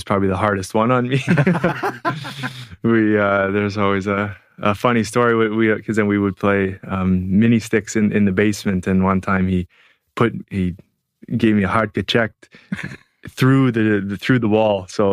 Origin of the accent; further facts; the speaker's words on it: Red Deer, Alberta, Canada; I played played junior in my hometown in Red Deer, which was a cool experience.